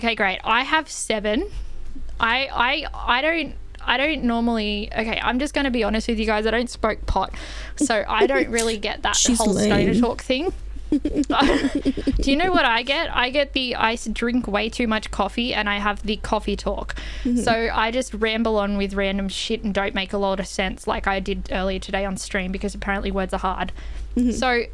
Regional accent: Australia; That one stumped me, and I'm Australian.

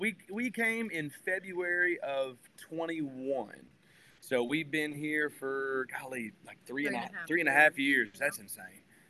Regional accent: Wynn, Arkansas, United States; I'm from Wynn, Arkansas, born and bred just about. My mom was born in Wynn. My dad is from Parkin.

